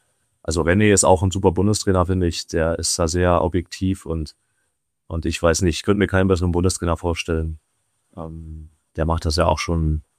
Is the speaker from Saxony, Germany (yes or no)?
yes; Dresden, Saxony, Germany; weil das war in Dresden. in meinem Stadion, wo ich groß geworden bin, wo ich jahrelang trainiert habe, wo ich angefangen habe